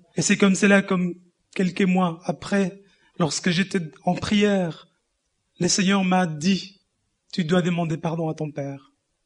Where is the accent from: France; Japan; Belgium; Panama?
Panama; French is a second language; now in Europe; Je suis originaire du Panama et je suis en Europe maintenant depuis 13 ans. Je viens d'une famille d'origine catholique. Nous sommes 8 enfants.